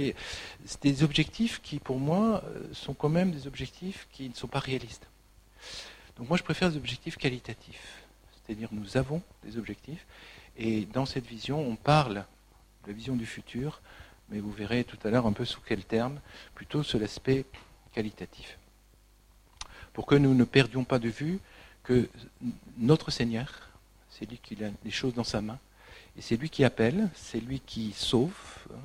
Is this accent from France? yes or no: yes; France; Qui suis-je réellement? Est-ce que je suis français? Oui. Est-ce que c'est ma seule identité?